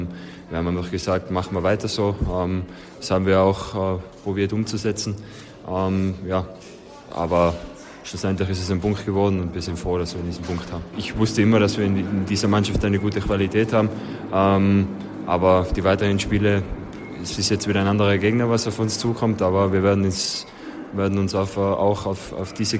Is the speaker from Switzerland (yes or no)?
no; Tyrol, Austria; Ich komme aus dem Tiroler Land.